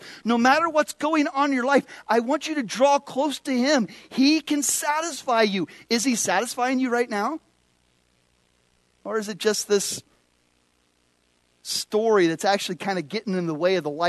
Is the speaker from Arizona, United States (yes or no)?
yes; Phoenix, Arizona, United States; I grew up in Phoenix, Arizona. And unfortunately, I saw a lot of rattlesnakes.